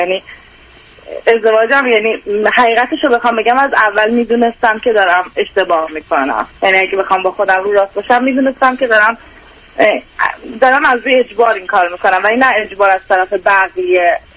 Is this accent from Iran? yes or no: yes; Iran; moved away as an adult; also born or lived in Turkey; now in United States; یعنی من یه 7 ماه بعد از اینکه دانشگاه قبول شدم از ایران اومدم بیرون.